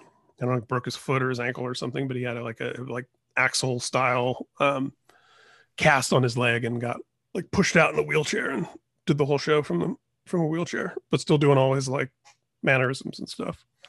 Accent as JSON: {"language": "English", "region": "Indiana", "country": "United States", "tie": "born or raised there", "said": "I grew up in Indiana. I saw that tour in Indiana"}